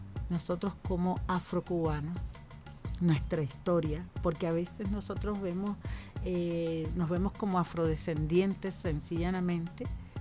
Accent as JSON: {"language": "Spanish", "region": "Havana", "country": "Cuba", "tie": "born there", "said": "yo nací en la ciudad de La Habana, en el Hospital Maternidad de Línea, en El Vedado."}